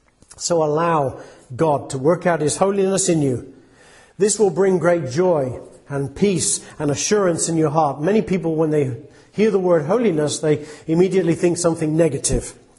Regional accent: England, United Kingdom; born there; I am born an Englishman, but spiritually speaking, I am a Jew

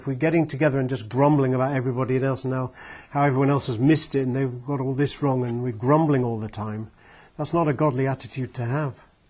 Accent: United Kingdom; we love complaining, and it's a national pastime. And we just, you know, brush it off saying, well, we're just British, ha ha ha, how funny.

